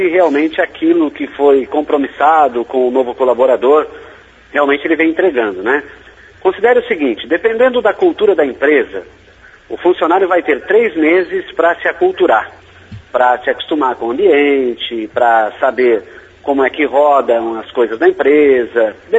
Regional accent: Brazil; eu sou brasileiro, mas eu tenho as minhas dúvidas

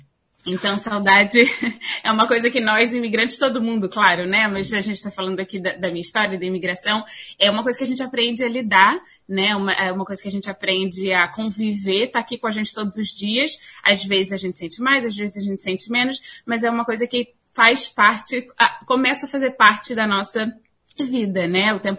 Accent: Rio de Janeiro, Brazil; now in Vancouver, Canada; Eu sou do Rio de Janeiro. E quando eu vou, quando eu visito, eu piso no aeroporto, eu me sinto em casa.

